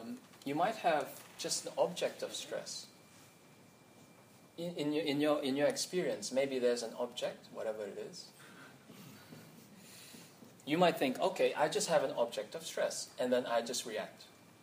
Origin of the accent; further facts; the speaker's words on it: Fiji; I'm from Fiji, so we actually have cyclones.